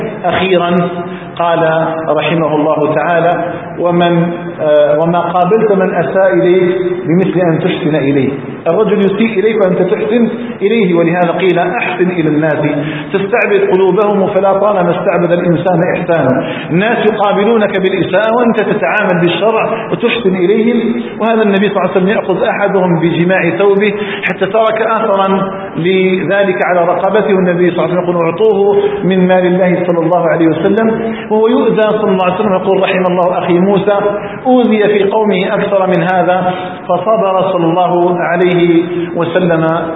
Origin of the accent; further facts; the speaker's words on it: Algeria; ندعو الله تعالى سبحانه أن يجعل بلدنا الجزائر آمنا مطمئنا